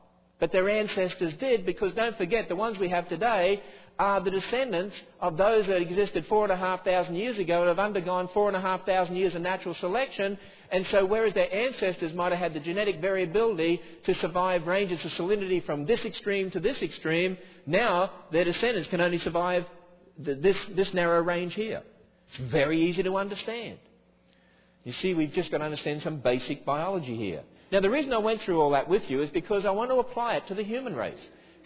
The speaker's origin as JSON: {"language": "English", "country": "Australia", "said": "because I'm an Australian"}